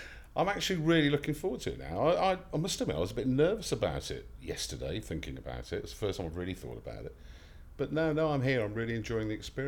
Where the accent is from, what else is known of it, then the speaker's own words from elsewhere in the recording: Worcester, West Midlands, United Kingdom; I'm 48 and I'm from Worcester.